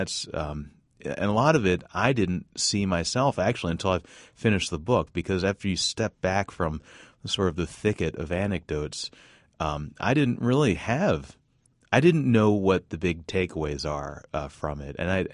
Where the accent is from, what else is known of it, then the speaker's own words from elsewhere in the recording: Baltimore, Maryland, United States; now in Indianapolis, United States; I grew up in Baltimore, and you know, people from Baltimore don't go down to D.C.